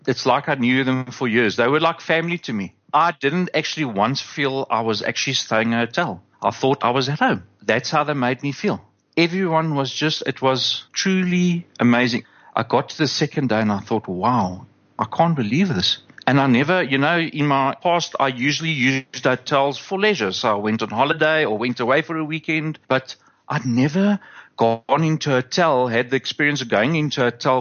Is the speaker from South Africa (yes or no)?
yes; South Africa; that just inspired me as a South African to appreciate what those people were doing for me.